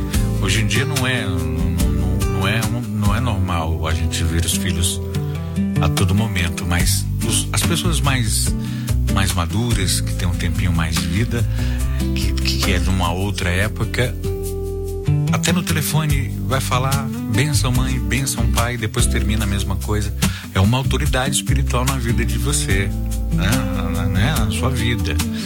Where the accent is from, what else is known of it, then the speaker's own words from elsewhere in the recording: Minas Gerais, Brazil; sou do sul de Minas Gerais, estou trabalhando e ouvindo a massa.